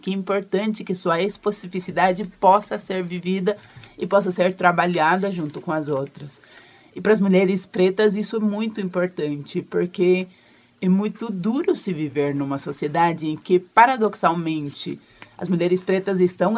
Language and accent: Portuguese; Venezuela; Portuguese is a second language; eu sou venezuelana, se alguma coisa no sotaque vocês perceberam é por conta disso